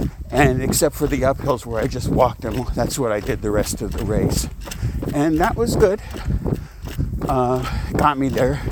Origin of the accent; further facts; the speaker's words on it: New York, United States; and I grew up in Long Island, New York, and I have family and friends there